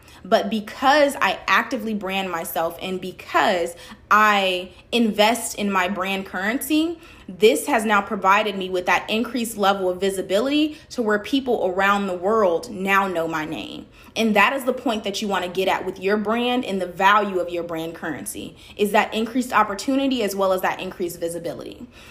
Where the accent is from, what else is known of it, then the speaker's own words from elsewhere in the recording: Chicago, Illinois, United States; now in Atlanta, United States; For those of you that don't know me, I'm originally from Chicago, went over to Indiana University for school, and then I came down here to Atlanta once I started my full-time job.